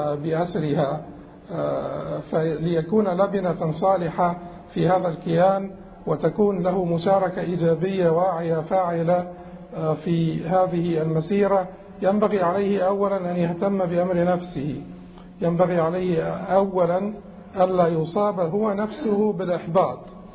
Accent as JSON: {"language": "Arabic", "country": "Egypt", "said": "تمر بها بلادنا مصر"}